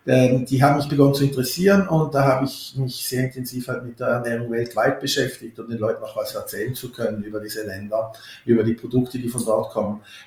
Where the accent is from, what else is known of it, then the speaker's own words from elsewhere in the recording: Switzerland; dass ich mich nicht so sehr als Schweizer fühle. Ich fühle mich eigentlich als Europäer, und da, wenn ich einen Kulturraum definieren muss, fühle ich mich als Mensch des Alpenraums